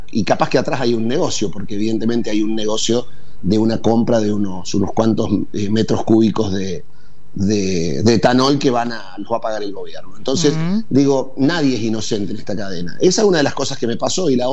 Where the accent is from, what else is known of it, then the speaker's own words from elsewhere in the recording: Córdoba, Argentina; a mí me causa indignación como cordobés